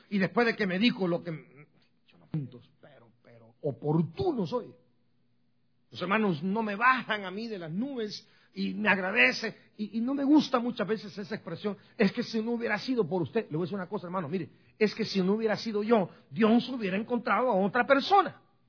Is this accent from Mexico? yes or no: no; Guatemala; moved away; also born or lived in California / El Salvador; Yo, miren, he vivido en 3 ciudades desde que yo emigré de Guatemala en el año 82. Y fui directamente para California, donde viví 10 años. Y de ahí 3 años y medio en El Salvador. Y 28 años acá con ustedes.